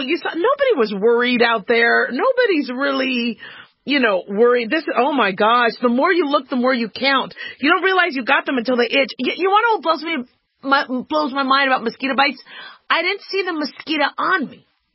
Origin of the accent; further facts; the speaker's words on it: California, United States; okay, I grew up in California. So the beaches are different in California than they are in Florida.